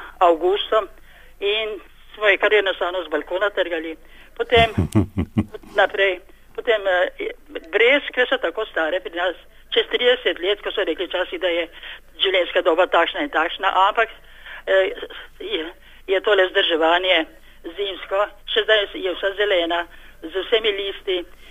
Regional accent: Styria, Slovenia; Prihajam iz Štajerske

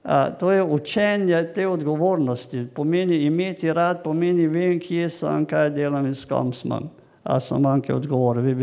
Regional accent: Savinja, Slovenia; ker sem iz Savinjske doline doma in tam gojimo nek hobi, ki se reče trma.

